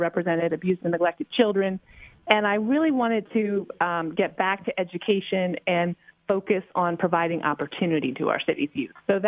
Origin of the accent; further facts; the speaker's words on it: Baltimore, Maryland, United States; I'm originally from Baltimore, and I've lived here most of my life.